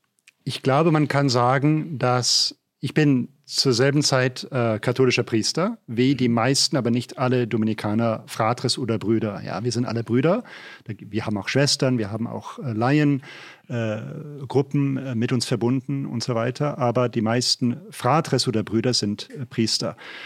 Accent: Jülich, North Rhine-Westphalia, Germany; Also ich bin in Deutschland geboren, ja, in Jülich. Das ist eine schöne, kleine, mittelalterliche Stadt in der Gegend von Aachen. Bin dort aufgewachsen. Meine Mutter ist Österreicherin, mein Vater ist Rheinländer.

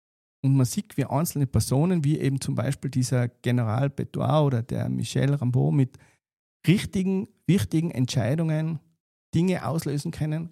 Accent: Tyrol, Austria; also wir sind halt doch Tiroler

